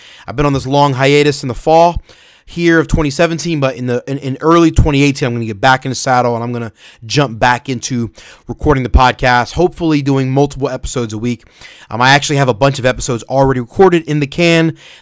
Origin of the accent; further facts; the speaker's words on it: Florida, United States; I'm from Florida, so I was living in Florida and involved in local ministry at a local church in Florida